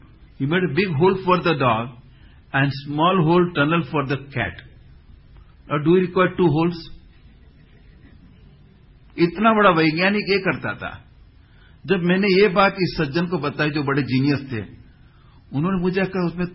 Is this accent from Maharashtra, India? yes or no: yes; Mumbai, Maharashtra, India; यहां मैं थोड़े दिन के लिए बंबई में ठहरा हूं, मैं बंबई आऊं ना, मैं बंबई में बड़ा हुआ हूं